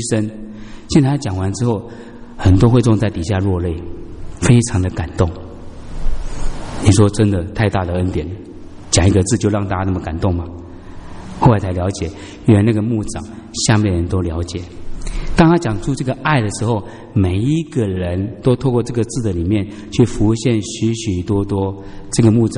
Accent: Taiwan; 假设你们邀请我从台湾来，我真的来了嘛

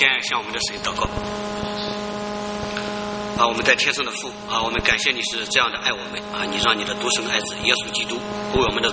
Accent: Shandong, China; 我是在中国的农村长大的，我们家里面那时候非常的贫穷，但是呢，对我挑战最大的是我从农村山东的农村到厦门大学去上学。

